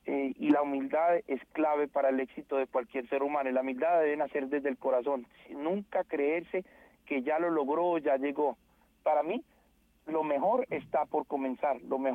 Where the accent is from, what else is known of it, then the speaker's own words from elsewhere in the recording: Colombia; now in United States; con esa profundidad de no olvidar mis raíces, de que soy colombiano.